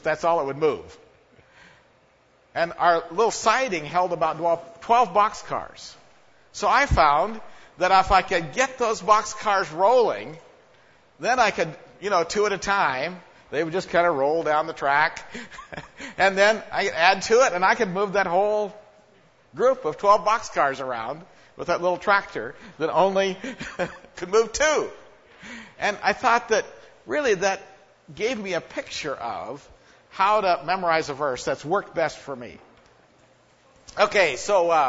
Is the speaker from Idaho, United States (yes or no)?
yes; Idaho, United States; where I grew up in Idaho, we used to have a lot of trains.